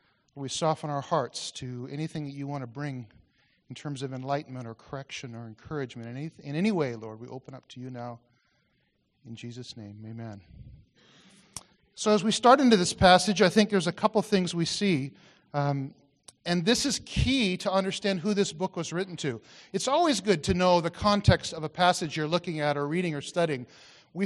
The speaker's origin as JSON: {"language": "English", "country": "United States", "moved": "as an adult", "lives_now": "Canada", "said": "So quickly, I lost my accent, or at least tried to learn to speak Canadian, and it took some time. Over time, there was a gradual shift, and I began to realize, you know, actually, I'm becoming Canadian."}